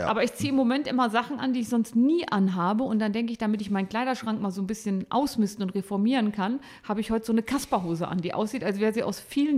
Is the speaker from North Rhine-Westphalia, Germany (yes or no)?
no; Gittelde, Lower Saxony, Germany; Ich komme aus dem Harz, was soll ich sagen?